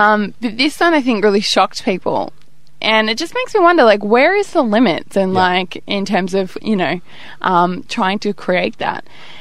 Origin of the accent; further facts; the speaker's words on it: Melbourne, Victoria, Australia; And I think because we're originally from Melbourne, aren't we?